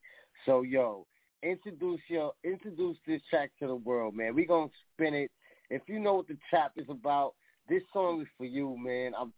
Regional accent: Bronx, New York, United States; now in Midwest, United States; You know, I'm from the Bronx. I'm out here in the Midwest, but I'm definitely born and raised uptown, two lines. So New York City, we here heavy.

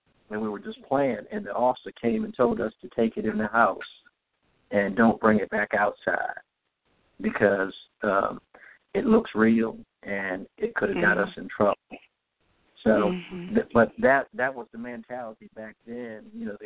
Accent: Philadelphia, Pennsylvania, United States; I grew up in Philadelphia, and back in the in the early 60s, in the 60s, 70s, early 70s.

